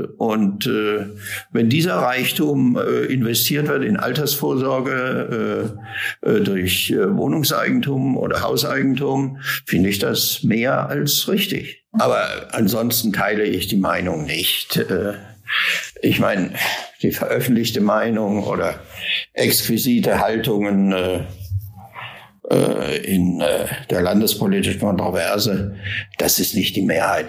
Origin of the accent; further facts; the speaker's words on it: Berlin, Germany; als Berliner ist man da hart im Nehmen und einiges gewöhnt.